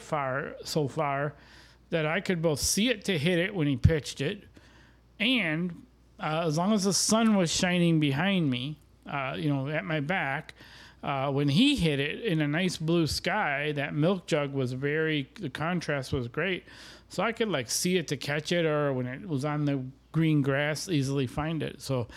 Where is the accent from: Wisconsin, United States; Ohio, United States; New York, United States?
Wisconsin, United States; Fond du Lac; at least where I grew up in Fond du Lac